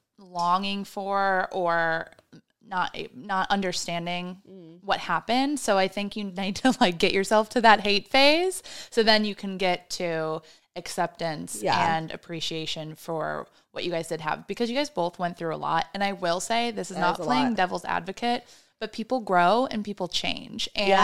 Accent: Midwest, United States; but I am also from the Midwest, so I guarantee you it was fucking happening left and right.

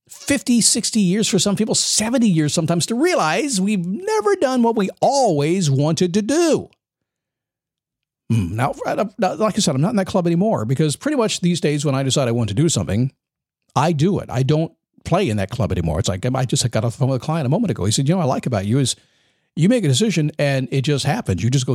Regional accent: Manassas, Virginia, United States; I was up in Virginia. I grew up in Manassas, Virginia. And my mom still lives up in Edinburgh.

